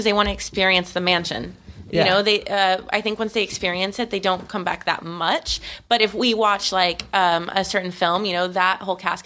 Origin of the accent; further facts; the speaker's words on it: Austin, Texas, United States; now in Los Angeles, United States; I'm from Austin, Texas. This is where I consider myself. It's the only place I lived more than a year before L.A.